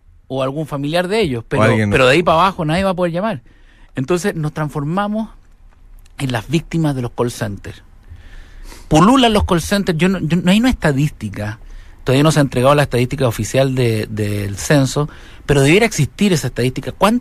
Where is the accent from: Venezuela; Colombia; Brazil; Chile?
Chile; los chilenos hemos tomado la psicología del inmigrante porque estamos también en nuestro país, pero no somos chilenos en nuestra propia patria.